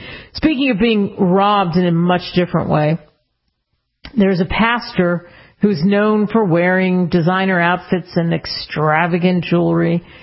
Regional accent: Philadelphia, Pennsylvania, United States; And I grew up outside of Philly.

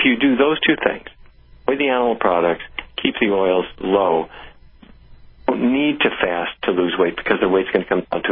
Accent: Fargo, North Dakota, United States; You know, I grew up in Fargo, North Dakota.

